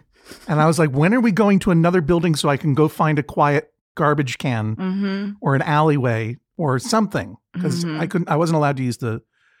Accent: Boston, Massachusetts, United States; It's my hometown.

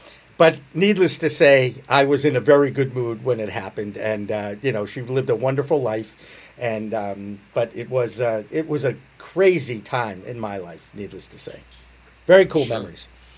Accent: Boston, Massachusetts, United States; I love sports. I grew up with sports. I'm from Boston, for crying out loud.

